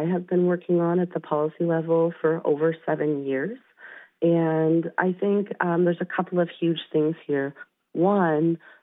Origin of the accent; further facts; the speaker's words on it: California, United States; Yeah, I'm a member of the Yurok tribe. I grew up on the Klamath River in Humboldt County, about a quarter mile from my ancestral village of Shragon. It's really interesting because I grew up very rural.